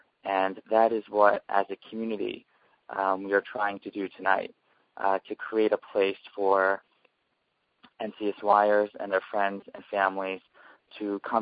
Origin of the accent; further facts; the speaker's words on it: New York, United States; And as a New Yorker, it harkened back to 9/11.